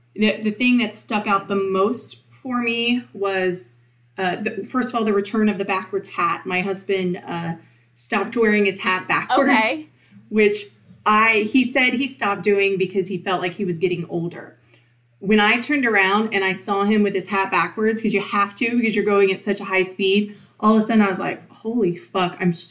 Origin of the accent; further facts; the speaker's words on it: Virginia, United States; He's from Michigan. I'm from Virginia.